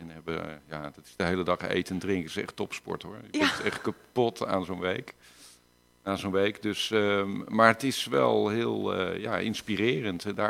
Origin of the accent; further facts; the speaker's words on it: Utrecht, Netherlands; Kijk, ik kom oorspronkelijk uit Utrecht.